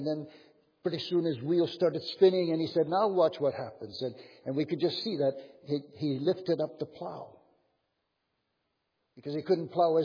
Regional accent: Chilliwack, British Columbia, Canada; When I grew up in Chilliwack, 40 acres was big.

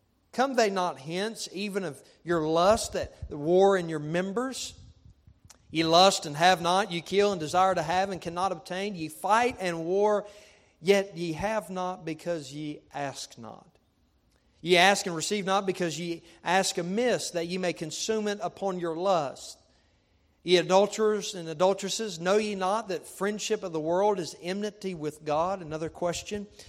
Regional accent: Jumping Branch, West Virginia, United States; As a young boy, I grew up in Jumping Branch, West Virginia. And in Summers County, we have one red light.

